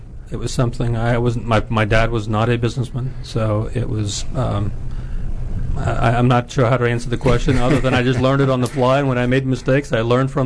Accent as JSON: {"language": "English", "town": "Wheaton", "region": "Maryland", "country": "United States", "tie": "born or raised there", "said": "Yeah, we grew up in Wheaton, Maryland."}